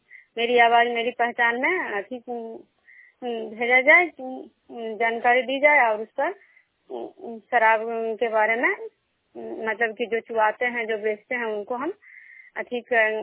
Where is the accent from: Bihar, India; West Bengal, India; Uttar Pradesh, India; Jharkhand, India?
Bihar, India; Bishnupur; मैं बिष्णुपुर ग्राम खजरा पंचायत नालंदा जिला नगर निगम प्रखंड के निवासी हूँ।